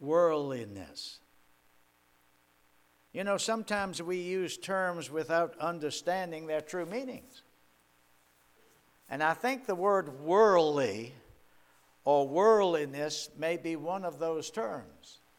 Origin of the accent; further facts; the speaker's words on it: Richmond, Virginia, United States; I was born and raised in Richmond, up in the West End, but grew up on Church Hill.